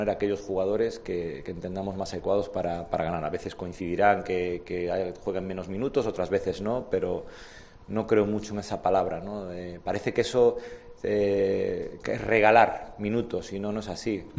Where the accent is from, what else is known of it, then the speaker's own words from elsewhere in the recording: Galicia, Spain; Dicen en mi tierra que hay que perdonar, es gallego